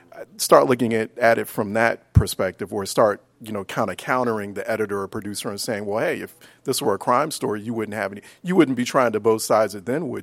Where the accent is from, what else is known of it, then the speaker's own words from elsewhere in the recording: Philadelphia, Pennsylvania, United States; Like, I grew up in North Philadelphia. I grew up in a place that, even still to this day, you know, it gets hotter in the summers.